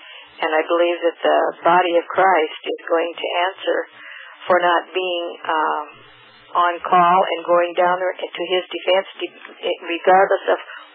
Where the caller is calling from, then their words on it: Elk City, Oklahoma, United States; I'm calling from Elk City, Oklahoma.